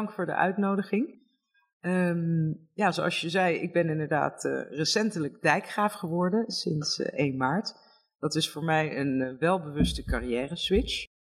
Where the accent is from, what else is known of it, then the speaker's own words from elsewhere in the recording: Brazil; Dutch is a second language; moved away; Ik ben opgegroeid in Brazilië in eind jaren 70, begin jaren 80.